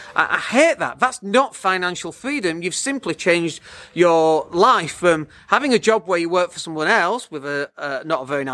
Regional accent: Leeds, Yorkshire and the Humber, United Kingdom; I'm from Leeds

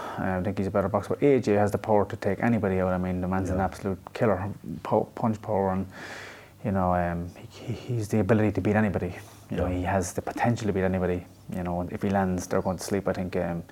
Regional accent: Ireland; I grew up in the Combs estate. There was actually, you can find it online in RTE archives, and it was kind of a trial, because it was the first of its type in Ireland.

